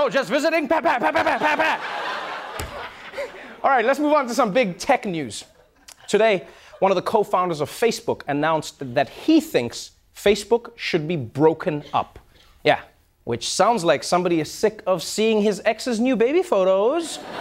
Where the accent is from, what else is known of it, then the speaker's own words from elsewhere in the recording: South Africa; Let's talk about South Africa, my home country and place where I have many outstanding warrants.